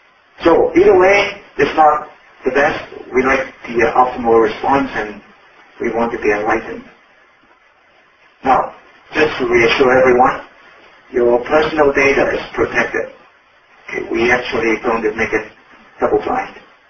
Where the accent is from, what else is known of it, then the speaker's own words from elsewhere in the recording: Hong Kong; born there; also born or lived in Canada / United Kingdom; Actually, I was born in Hong Kong.